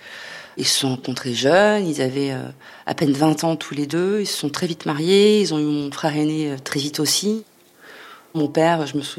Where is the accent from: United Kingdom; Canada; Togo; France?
France; Gournay-sur-Marne, Île-de-France; j'ai 44 ans, j'ai grandi à Gournay-sur-Marne, dans une résidence pavillonnaire, avec mes deux frères. On était une famille issue de la classe moyenne